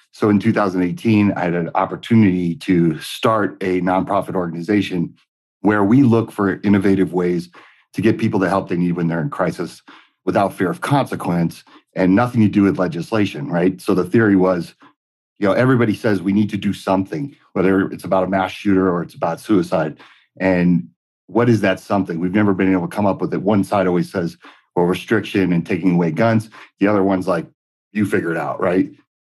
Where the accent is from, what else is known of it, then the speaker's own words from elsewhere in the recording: San Francisco, California, United States; also born or lived in New Jersey; I grew up in two of the worst places to grow up for guns. I grew up in Jersey and San Francisco, California.